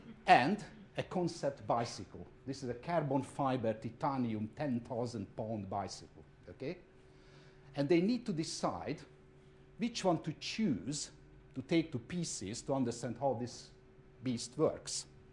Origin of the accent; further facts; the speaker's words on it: Hungary; in my home country, Hungary. When we go home, we also see Trabants.